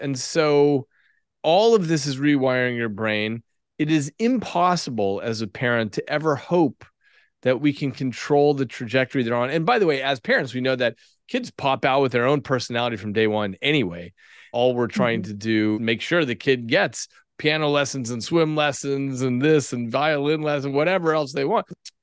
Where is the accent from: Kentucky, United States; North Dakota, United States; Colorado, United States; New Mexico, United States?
New Mexico, United States; Albuquerque; I grew up in Albuquerque, New Mexico.